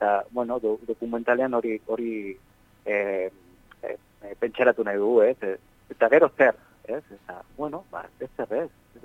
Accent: Pamplona, Navarre, Spain; gu Iruñakoak gara eta Iruñetik bi ordutara dagoen hor borda batean

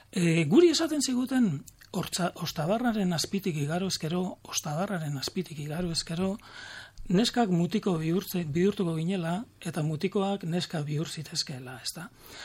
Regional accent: Legazpi, Basque Country, Spain; Legazpiarra, Gipuzkoa. Baina Gipuzkoak naparra gara, Gipuzkoak naparra gara. Denok tira egiten diogu sentimentuari, eta nik badut birraitona leitzakoa.

